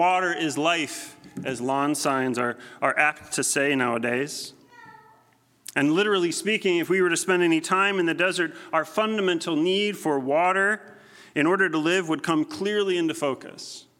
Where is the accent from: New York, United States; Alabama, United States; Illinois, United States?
Illinois, United States; Chicago; And relative to my hometown of Chicago, culturally and socially, this was a desert.